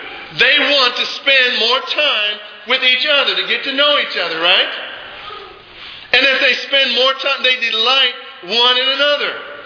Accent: United States; born there; Lord, I thank you that I was born in America.

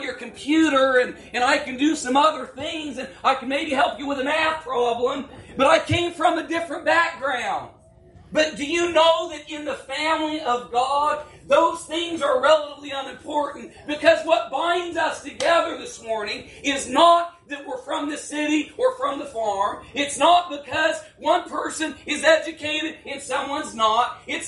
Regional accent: Oregon, United States; moved away as an adult; When I moved from the West Coast many years ago, and I was 18 years old, and I moved from Oregon. And if y'all know anything about where I said y'all, I've been in the Midwest longer than I was in Oregon.

